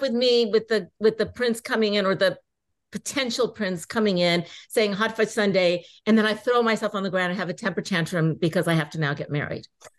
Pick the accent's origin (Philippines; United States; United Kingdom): United States; Inglewood, California; born there; So yes, I was born in Inglewood.